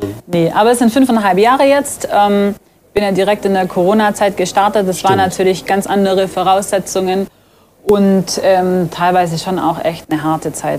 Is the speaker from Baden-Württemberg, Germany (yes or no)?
yes; Ulm, Baden-Württemberg, Germany; now in Neu-Ulm, Germany; Ja, ich bin in Ulm geboren, ich bin hier aufgewachsen, lebe natürlich in Neu-Ulm